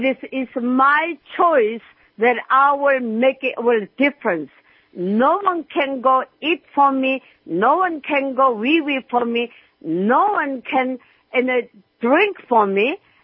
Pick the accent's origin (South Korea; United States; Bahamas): South Korea; English is a second language; Well, I come from Korea.